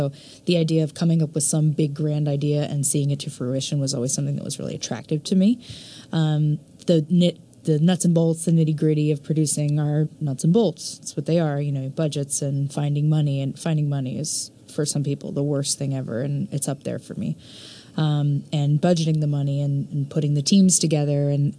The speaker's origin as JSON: {"language": "English", "region": "Texas", "country": "United States", "said": "So, I'm from Texas originally, and I went to school for pre-med."}